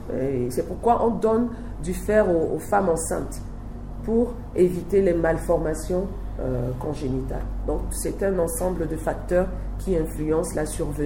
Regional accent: Togo; now in Central African Republic; C'est vrai que je suis togolaise, mais je suis centrafricaine aussi, parce que mon mari est centrafricain, donc je vis ici en République centrafricaine.

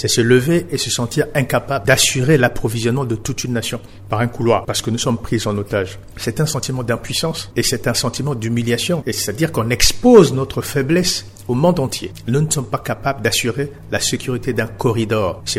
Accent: Central African Republic

